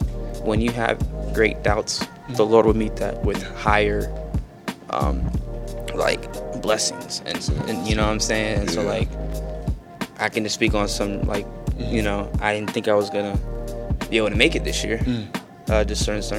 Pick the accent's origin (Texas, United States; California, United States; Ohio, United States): Ohio, United States; Cincinnati; So I'm from Cincinnati, right? So I represent the Bengals